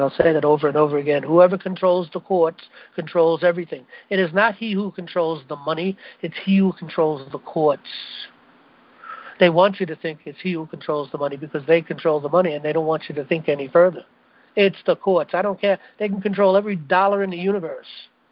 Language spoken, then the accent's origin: English; New York City, New York, United States; I come from New York. That's my hometown, New York City.